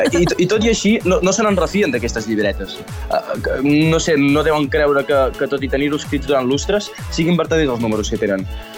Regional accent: Igualada, Catalonia, Spain; Soc d'Igualada i toco el tible.

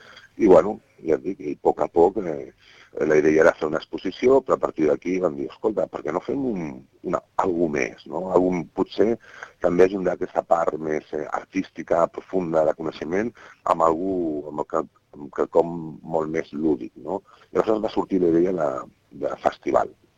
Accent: Catalonia, Spain; som d'aquí a prop, som bàsicament del Maresme

